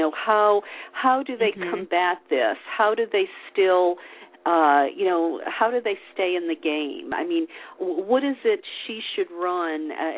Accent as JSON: {"language": "English", "region": "the South", "country": "United States", "tie": "born or raised there", "said": "Look, I grew up in the South. You know, women were sort of brainwashed to be nice."}